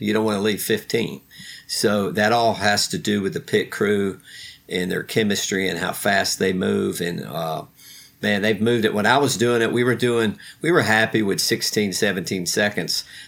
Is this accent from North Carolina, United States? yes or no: yes; Charlotte, North Carolina, United States; But I have a twin brother, and he worked at Hendrick Motorsports. And we grew up in Charlotte. It's kind of the home, the central location of NASCAR racing.